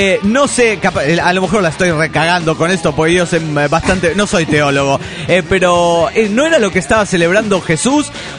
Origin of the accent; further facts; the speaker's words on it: Chihuahua, Mexico; accent: Chihuahuan; now in Delta, United States; me di cuenta que perdí mi acento chihuahuense.